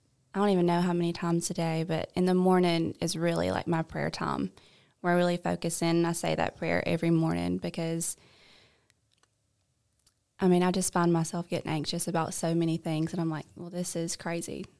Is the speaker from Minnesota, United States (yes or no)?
no; Sylacauga, Alabama, United States; Well, I grew up here in Sylacauga, Alabama. I have an older sister.